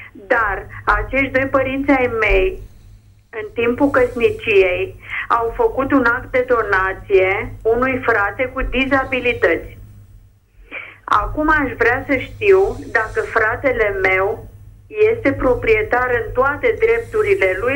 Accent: Câmpulung, Argeș, Romania; sunt din Câmpul Mușcel

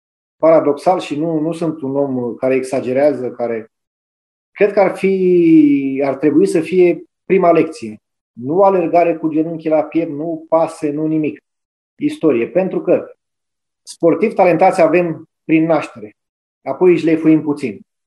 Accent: Târgoviște, Dâmbovița, Romania; am crescut în Târgoviște, lângă Curtea Domnească

